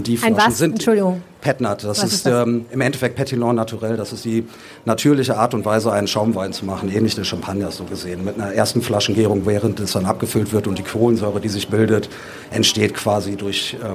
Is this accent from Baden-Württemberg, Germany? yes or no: no; Düsseldorf, North Rhine-Westphalia, Germany; gut, wir sind Düsseldorfer selber, wir trinken Altbier, wir lieben Altbier.